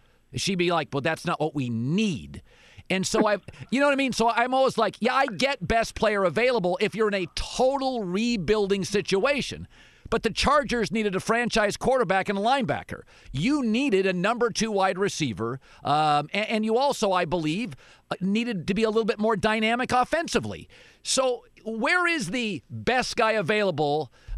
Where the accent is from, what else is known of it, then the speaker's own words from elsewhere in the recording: Pacific Northwest, United States; I grew up in the Northwest, and so I've seen a lot of Eason.